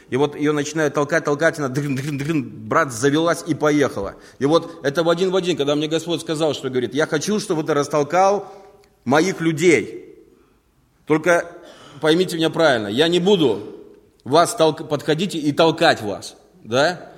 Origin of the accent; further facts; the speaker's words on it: Riga, Latvia; я из Риги